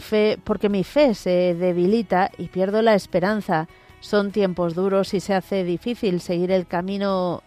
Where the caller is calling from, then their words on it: Getxo, Basque Country, Spain; de Guecho.